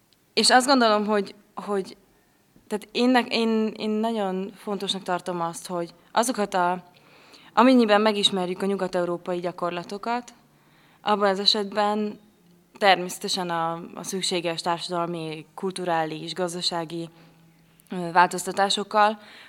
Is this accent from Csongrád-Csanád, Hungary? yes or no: no; Budapest, Hungary; born there; Budapesten, Magyarországon születtem.